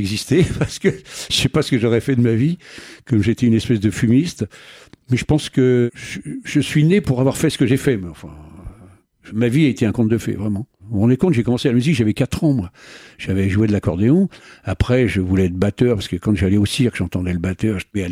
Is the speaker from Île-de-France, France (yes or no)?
yes; Paris, Île-de-France, France; born there; parce que moi je suis né à Paris